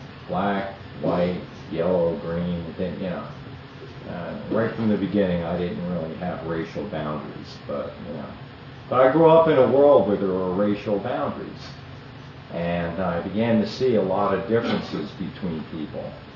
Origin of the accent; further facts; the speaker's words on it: Totowa, New Jersey, United States; also born or lived in Paterson; I grew up in Paterson, I grew up in Toto, which is Paterson, New Jersey, is where I was born. About a year and a half later, I was moved to the next town over in Totowa